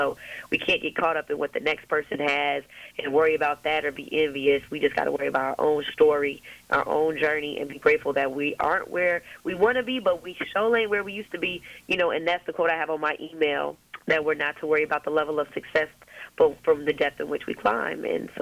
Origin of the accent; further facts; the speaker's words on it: Chicago, Illinois, United States; because I come from Chicago where we play cards